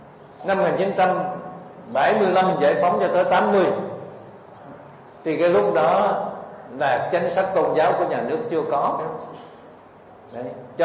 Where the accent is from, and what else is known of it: Cu Chi, Ho Chi Minh City, Vietnam; born or raised there; now in Ho Chi Minh City, Vietnam